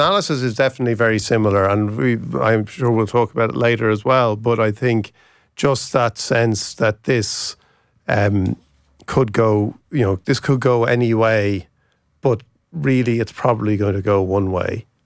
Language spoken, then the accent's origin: English; Ireland; we have a terrible narcissistic gift of claiming everything as an Irish, characteristic